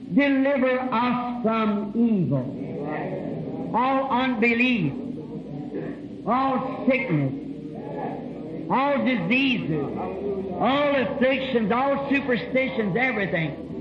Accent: Ireland; I have to tell you, friend, I come from a Catholic family, too. I'm an Irishman.

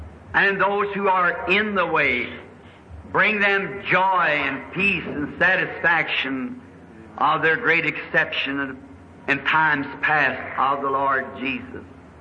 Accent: the South, United States; I'm a Southerner, slow to begin with.

